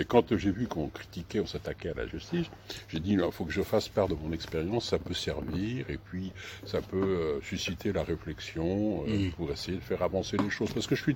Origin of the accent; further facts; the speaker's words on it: Sarcelles, Île-de-France, France; also born or lived in Garges-lès-Gonesse; Je suis né en 48, juste après la jeune enfant du baby-boom, après la guerre. Je suis né à Garges-Ligonnès. Ensuite, j'ai passé toute mon enfance et mon adolescence à Sarcelles, à l'époque où il y avait encore des champs, puisque j'ai habité le premier bâtiment, le bâtiment 1.